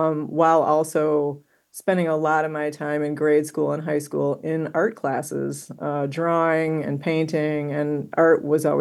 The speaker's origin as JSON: {"language": "English", "town": "Homewood", "region": "Illinois", "country": "United States", "tie": "born or raised there", "said": "I was born in Ingalls Hospital in the south suburbs of Chicago. I grew up in Homewood. I went to Homewood Flossmoor High School. I grew up in the 70s and the 80s."}